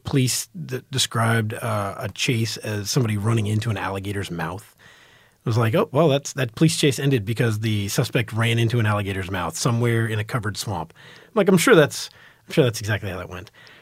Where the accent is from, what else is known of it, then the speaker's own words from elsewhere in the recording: Texas, United States; growing up in Texas, reading Texas Monthly and D Magazine and New York Times Magazine and a bunch of this